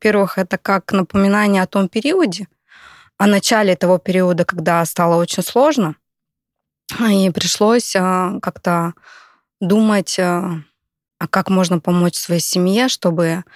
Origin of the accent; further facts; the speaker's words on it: Listvyanka, Irkutsk Oblast, Russia; Начнем с того, что я с Листвянки. Родилась, выросла в Листвянке